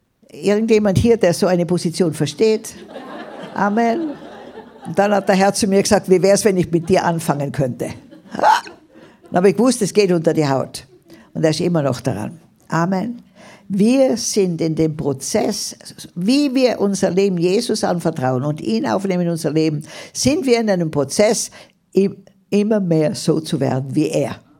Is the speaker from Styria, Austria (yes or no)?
no; Tyrol, Austria; born there; Ich bin gebürtige Tirolerin, aber mein Herz ist in Afrika.